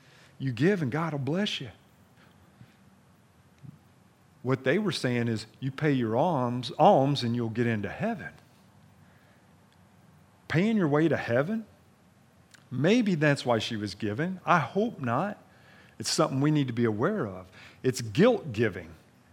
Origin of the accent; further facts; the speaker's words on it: Kentucky, United States; Now listen, I'm from Kentucky, so my train of thought don't run too deep, all right?